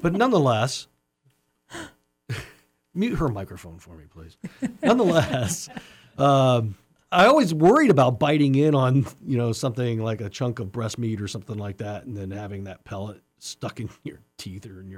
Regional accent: Idaho, United States; I remember growing up in Idaho.

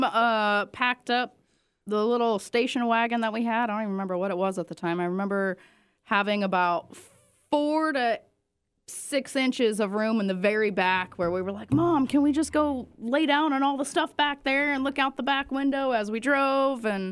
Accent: Martin City, Montana, United States; Well, I'm from Martin City, Montana. I think there's a population of maybe not even 1,000 people in that little town. It's a little drive-by town and next to West Glacier, Montana

